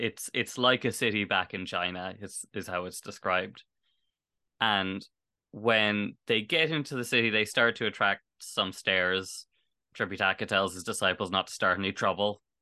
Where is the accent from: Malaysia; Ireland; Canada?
Ireland; Waterford, Munster; I need to make a pilgrimage back to Waterford to try and get my accent in order.